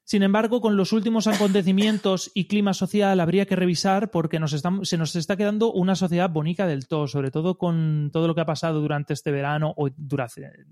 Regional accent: Elche, Valencian Community, Spain; nosotros que somos de Elche, Alicante, España, muy cerquita de aquí

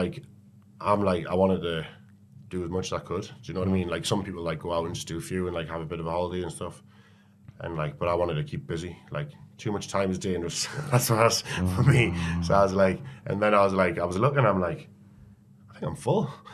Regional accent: North East England, United Kingdom; For me, the big thing for me, particularly being a Geordie, watching it in a bar.

